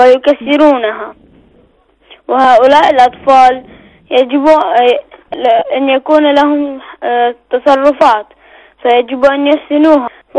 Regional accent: Bahrain; من البحرين

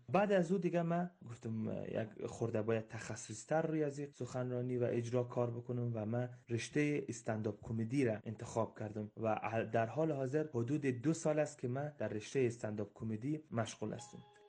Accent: Tehran, Tehran Province, Iran; ساکن تهران. در جنوبی ترین قسمت تهران در محله‌ای به نام شوراباد به دنیا آمدم. 24 سال سن دارم و همینجا کلان شدم و درس خواندم.

